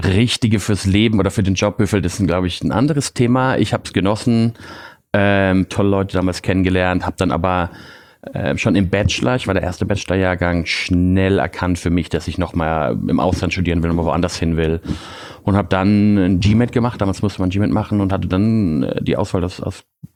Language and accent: German; Bavaria, Germany; Ich bin aufgewachsen in Bayern bei meiner Mutter.